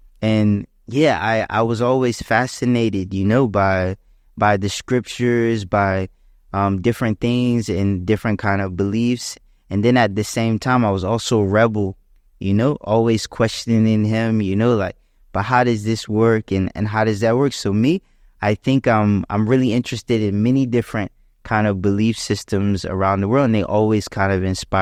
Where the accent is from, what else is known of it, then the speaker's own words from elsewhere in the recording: Chuckatuck, Virginia, United States; I grew up in Virginia, actually in a really small town called Chuckatuck, you know?